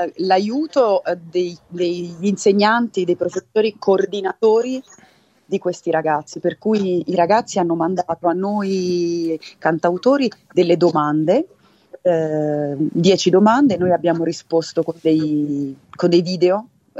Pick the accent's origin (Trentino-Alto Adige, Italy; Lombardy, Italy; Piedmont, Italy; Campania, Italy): Campania, Italy; first language Neapolitan; sicuramente ci sarà almeno una canzone in napoletano, perché per me è, come dire, è come se fosse la mia prima lingua, ecco.